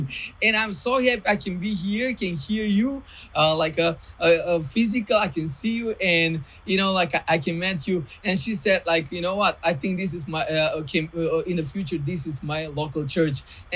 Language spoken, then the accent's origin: English; North Macedonia; now in Serbia; I'm originally from Macedonia, but I'm living in Serbia